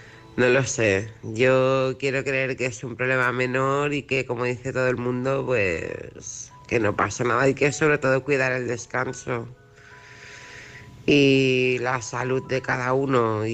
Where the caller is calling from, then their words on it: Barcelona, Catalonia, Spain; de Barcelona